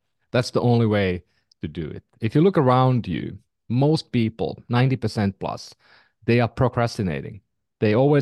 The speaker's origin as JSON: {"language": "English", "country": "Finland", "lives_now": "United States", "said": "Yeah, I mean, as a context, I'm from Finland. I've been in the Bay Area for 16 years, and I was new to the U.S. Healthcare system"}